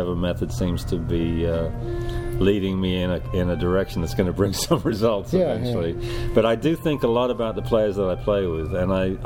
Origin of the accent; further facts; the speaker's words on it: Midlands, United Kingdom; I grew up in the Midlands area, which actually was the breeding ground for a lot of, you know, a lot of that music came out of working class environments.